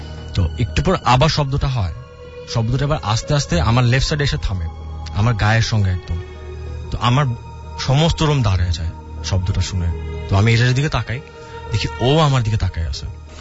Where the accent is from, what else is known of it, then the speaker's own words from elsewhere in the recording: Dhaka, Dhaka Division, Bangladesh; High listeners … আমি আসি কাঁঠালবাগান থেকে।